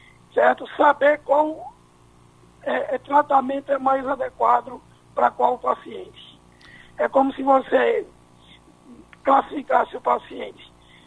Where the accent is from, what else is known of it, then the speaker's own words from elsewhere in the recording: Ceará, Brazil; Eu sou do interior do Ceará.